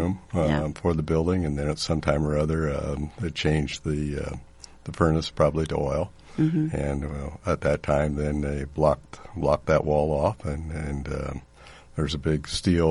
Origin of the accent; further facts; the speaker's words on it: Atlantic, Iowa, United States; Even in my hometown of Atlantic, I found a 1915 article that talked about the Atlantic's best pantorium.